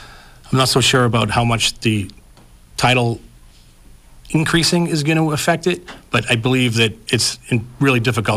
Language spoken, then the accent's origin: English; Hull, Massachusetts, United States; now in Marshfield, United States; Well, it's funny on the seawall. I grew up in Hull. I've lived in Marshfield for the last four or five years.